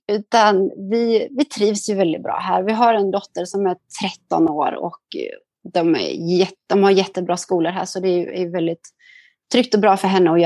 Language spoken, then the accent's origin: Swedish; Sweden; now in Singapore; människor hemma i Sverige